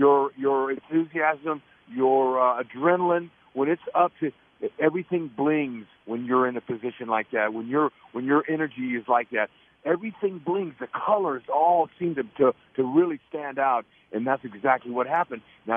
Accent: California, United States; I was raised in California where they grow them.

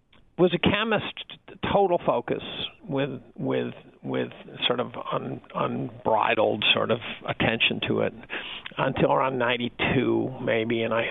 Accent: Syracuse, New York, United States; So I started out, I grew up in Syracuse.

